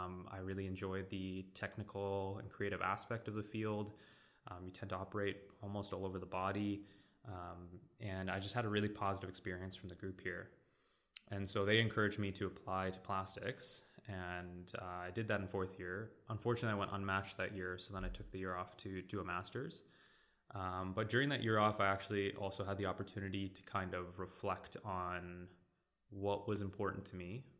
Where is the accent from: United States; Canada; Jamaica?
Canada; Vancouver, British Columbia; So I am a second year ENT resident here at UBC. I am kind of born and raised in Vancouver. I did my undergrad here in kinesiology at UBC, and I did my med school here as well.